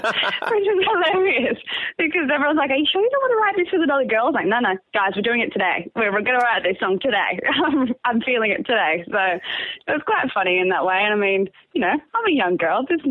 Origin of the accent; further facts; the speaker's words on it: Sydney, New South Wales, Australia; because obviously I'm from Sydney and he's in Brisbane.